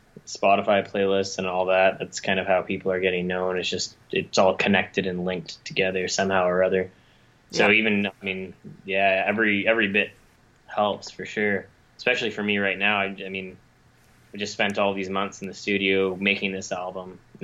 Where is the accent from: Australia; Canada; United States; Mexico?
Canada; Goderich, Ontario; But for me, because I'm from Goderich, so I would just drive back and forth.